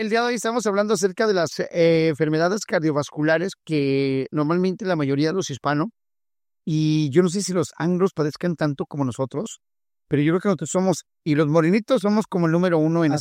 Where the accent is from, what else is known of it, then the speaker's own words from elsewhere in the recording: Mexico; Es que la mayoría de los clientes somos mexicanos.